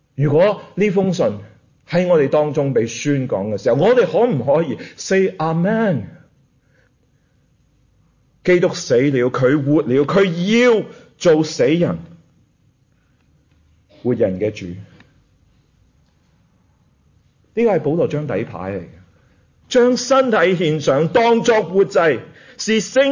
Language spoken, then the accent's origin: Chinese; China; 我们中国人有句说话，说家和万事兴